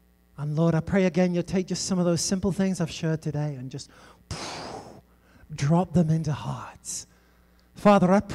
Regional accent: England, United Kingdom; And I'm from Old England. We're worse.

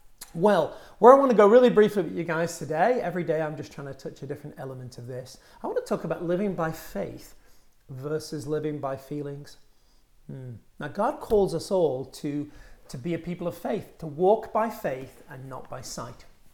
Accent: United Kingdom; now in United States; I'm a Brit living in America on a mission here.

